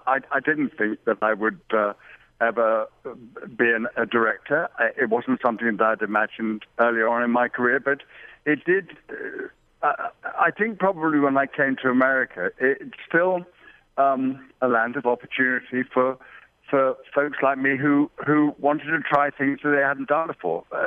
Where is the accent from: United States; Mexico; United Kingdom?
United Kingdom; London; born there; Well, I started life in London, as you might tell from my funny accent.